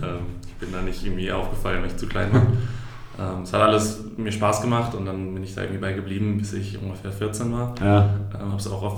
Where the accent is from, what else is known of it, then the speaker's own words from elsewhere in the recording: Oldenburg, Lower Saxony, Germany; Und dann bin ich durch Zufall durch so eine Schul-AG, ein Event bei uns in Oldenburg an der Schule, so eine Mini-Trainer-Offensive, glaube ich, heißt